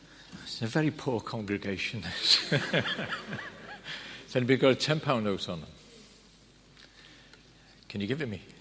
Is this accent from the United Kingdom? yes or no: yes; Liverpool, North West England, United Kingdom; I know I'm from Liverpool